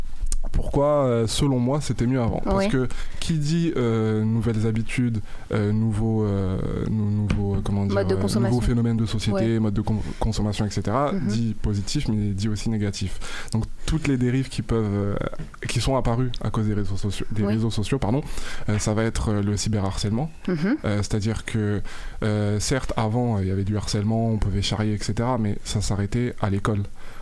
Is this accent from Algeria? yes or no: no; France; parce qu'on est français, je l'espère